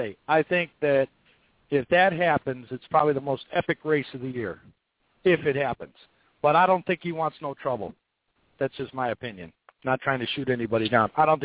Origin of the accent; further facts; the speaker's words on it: Chicago, Illinois, United States; Actually, I'm from Chicago.